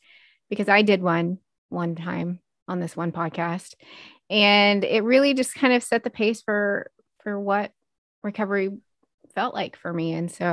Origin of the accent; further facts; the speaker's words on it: the South, United States; I'm the Southerner of the trio here.